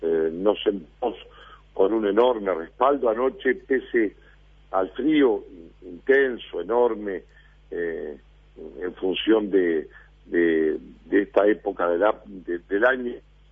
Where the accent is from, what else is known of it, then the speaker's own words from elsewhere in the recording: Paysandú, Uruguay; porque es mi pueblo, porque es el lugar donde nací, donde tengo mi gente más amiga, mis cariños profundos. Siento orgullosamente mi condición de sanducero, de hombre del interior